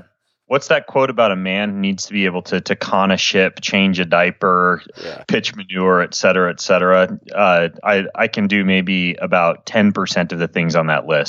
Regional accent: Idaho, United States; I grew up in Idaho. I was homeschooled K-12, myself and my four siblings, and was just a consummate nerd.

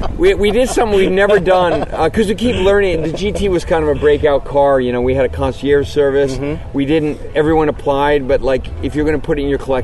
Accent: United States; it was all always kind of like a little sad as an American.

